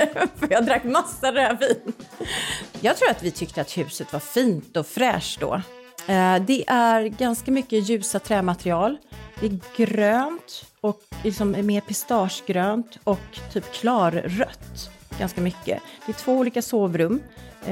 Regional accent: Gothenburg, Västra Götaland County, Sweden; I alla fall, jag kommer från Göteborg, vi hade någon från Dalarna.

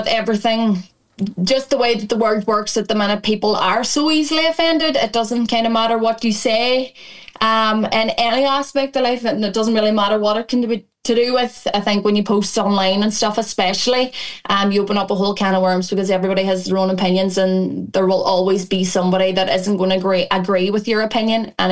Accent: County Donegal, Ireland; I grew up in Donegal, grew up a wee country woman

